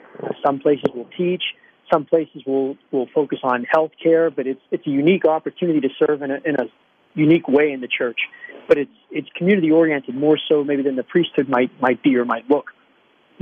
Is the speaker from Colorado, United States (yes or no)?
no; Aspinwall, Pennsylvania, United States; I'm a Pittsburgh-born guy. I grew up in Aspinwall, went to St. Scholastica Parish in Aspinwall and St. Scholastica Grade School. I'm an only child, but I spent my entire life in Aspinwall.